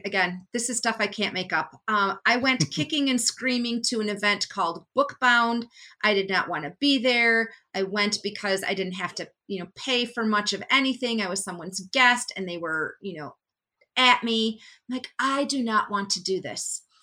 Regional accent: Edgerton, Wisconsin, United States; I am a hygienist from Edgerton, Wisconsin, population 4,500.

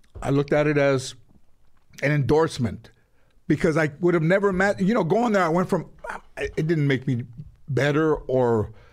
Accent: San Fernando, California, United States; when I was growing up in San Fernando, California, and I would go to the Comedy Store in Westwood.

